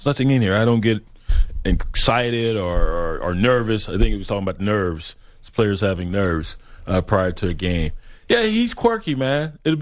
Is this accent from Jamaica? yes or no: yes; Jamaica; I'm Jamaican. I got 8 jobs, man.